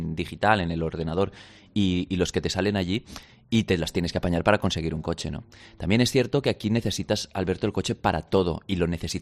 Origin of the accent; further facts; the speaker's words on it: Valencian Community, Spain; como buen valenciano, me voy a esperar a las fallas en marzo, a ver si me da un poco de respiro, y este año quiero volver a mi tierra después de todo lo que pasó